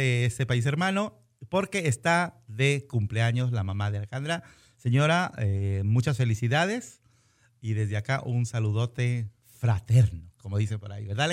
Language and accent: Spanish; Mexico; los mexicanos, entre el grupo de los latinos, somos los que tenemos el más alto riesgo de desarrollar diabetes